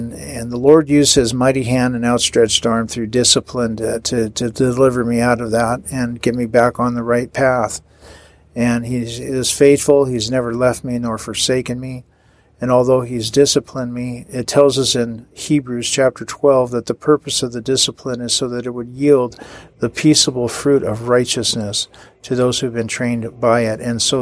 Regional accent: Bothell, Washington, United States; there was a lot of people at that Safeway grocery store in my hometown of Bothell, Washington, that were Christians

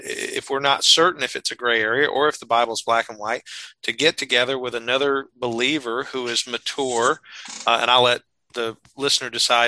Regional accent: the South, United States; Well, it's because we're both from the South.

